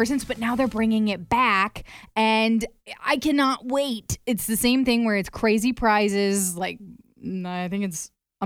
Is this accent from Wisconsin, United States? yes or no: no; Anamosa, Iowa, United States; Because honestly, I grew up in Anamosa.